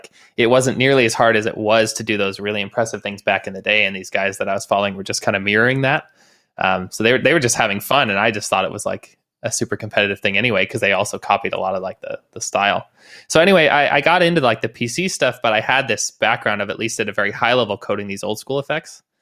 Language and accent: English; Idaho, United States; I was from Idaho, which is like the northwest of the United States. So I was quite far from any real parties.